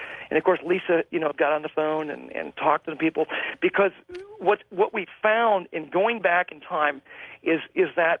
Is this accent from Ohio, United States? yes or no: yes; Ohio, United States; I grew up in the Ohio Valley, near the Ohio River. I mean, Cincinnati's right on the Ohio River.